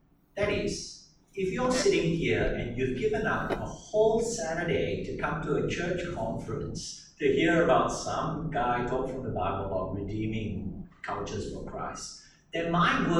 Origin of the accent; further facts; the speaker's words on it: Malaysia; also born or lived in Singapore; What you need to know about my family as well is that I started as a Malaysian national, but aged about 9, my family moved to the southern tip of peninsula Malaysia. I was sent to school with my sister in Singapore